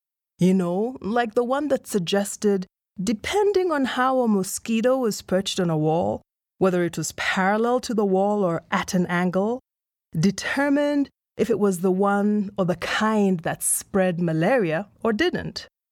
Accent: Nairobi, Kenya; See, I grew up in Kenya, one of the countries where this vaccine program is currently in effect. Though Nairobi, the city I grew up

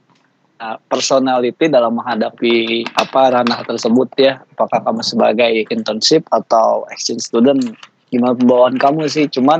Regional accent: Indonesia; gue sebagai orang Southeast, orang Indonesia

